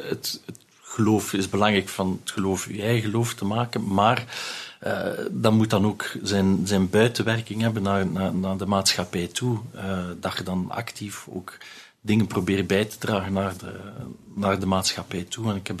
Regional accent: Belgium; Ik denk als Belg spelen talen daar een enorm belangrijke rol

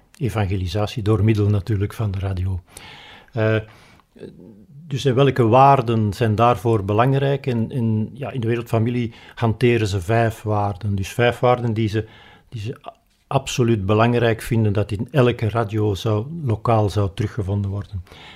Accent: Belgium; omdat ik uit België kom.

